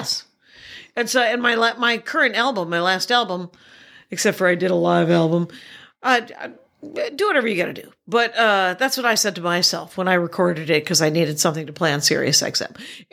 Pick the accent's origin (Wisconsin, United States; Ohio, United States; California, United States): Wisconsin, United States; Milwaukee; she was killed on a Harley Davidson, and we're from Milwaukee, and so we were proud, of course.